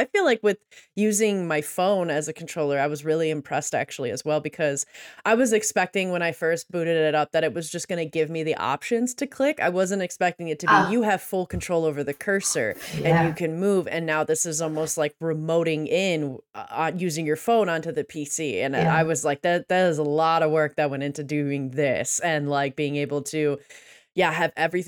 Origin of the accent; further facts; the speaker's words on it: Midwest, United States; I'm originally from the Midwest. I felt like the story of the Holtz was one that I have seen in rural parts of the Midwest as well.